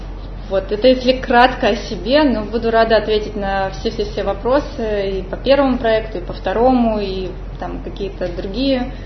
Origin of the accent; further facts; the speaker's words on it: Tomsk, Tomsk Oblast, Russia; moved away as an adult; also born or lived in Moscow / New York; я родом из Сибири, родилась в Томске, выросла в Томске, закончила школу. И в 18 лет уехала в Москву